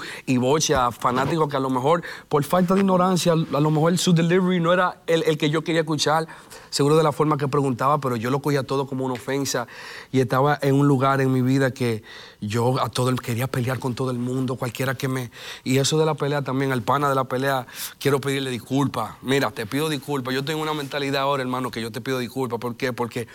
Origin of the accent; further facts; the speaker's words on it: New York City, New York, United States; also born or lived in Dominican Republic; Yo nací en República Dominicana, pero toda mi vida vengo radicando en la ciudad de Nueva York.